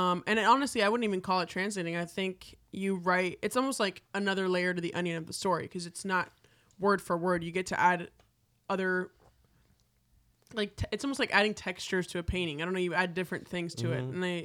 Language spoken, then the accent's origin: English; Miami, Florida, United States; first language es; English is a second language; My parents did, but they didn't speak to me in English. They wanted Spanish my first language. Mm-hmm. And then I learned English going to school. Mm-hmm. In Miami, if you're from Florida, you know, mm-hmm. it's a melting pot.